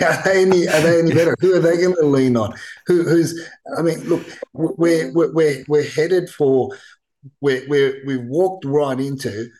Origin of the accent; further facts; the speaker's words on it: Sydney, New South Wales, Australia; Growing up in Sydney, looking at what they're doing